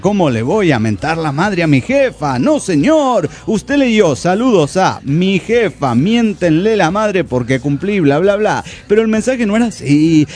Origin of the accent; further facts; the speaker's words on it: Mazatlán, Sinaloa, Mexico; now in Tijuana, Mexico; Yo nací y crecí en Mazatlán.